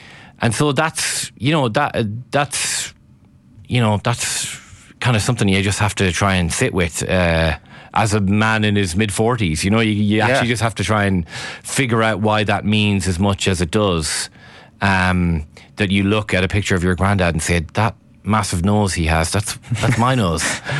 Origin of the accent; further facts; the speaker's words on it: Milltown, Connacht, Ireland; born there; now in Dublin, Ireland; So, you know, I was born in Milltown. I will always be a Milltown person. That's the answer to the question, where I'm from is Milltown in County Galway.